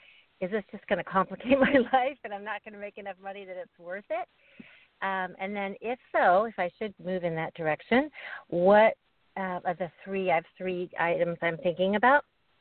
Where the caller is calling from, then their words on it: California, United States; I'm calling from the San Francisco Bay Area also.